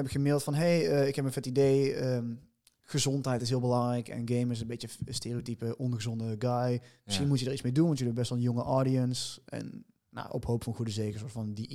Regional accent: Eindhoven, North Brabant, Netherlands; Kom uit Eindhoven. Ik ben 28 jaar oud.

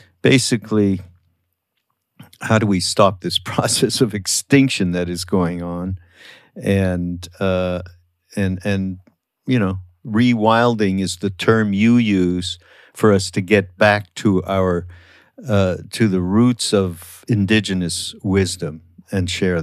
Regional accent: Canada; my country, my home country, Canada

